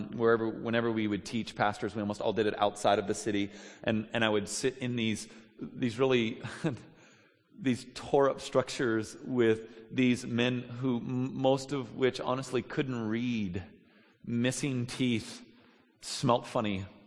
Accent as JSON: {"language": "English", "town": "Olympia", "region": "Washington", "country": "United States", "tie": "born there", "said": "I was born in Olympia, and then I still head up to Seattle probably twice a year to teach."}